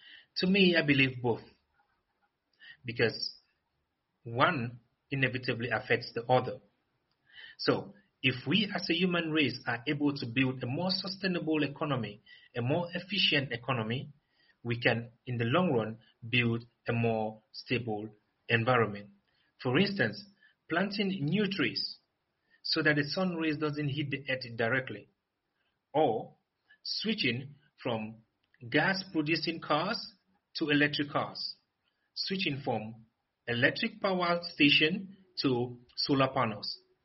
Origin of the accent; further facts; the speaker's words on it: Cameroon; I'm from Cameroon.